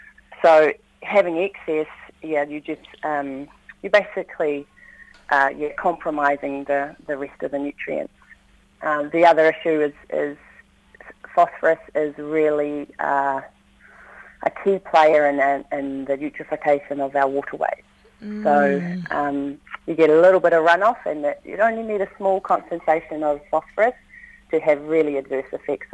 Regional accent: New Zealand; from a personal level, as a New Zealander, I would want nothing to do with the, you know, supporting that trade.

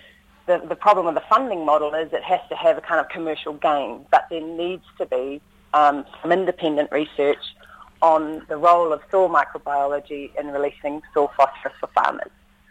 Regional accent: New Zealand; from a personal level, as a New Zealander, I would want nothing to do with the, you know, supporting that trade.

